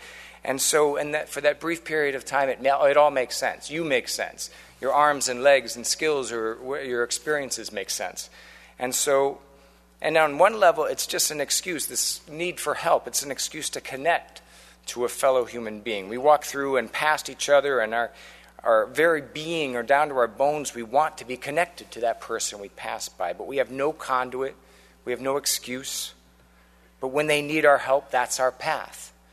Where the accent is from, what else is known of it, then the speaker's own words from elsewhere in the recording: Chicago, Illinois, United States; He was a hero of mine growing up in Chicago